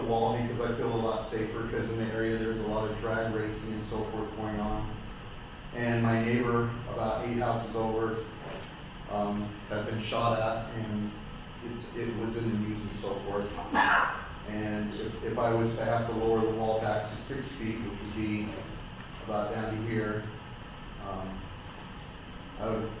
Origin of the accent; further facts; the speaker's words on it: Las Vegas, Nevada, United States; I'm born and raised in Las Vegas, so I do have hope that things can be corrected and taken care of.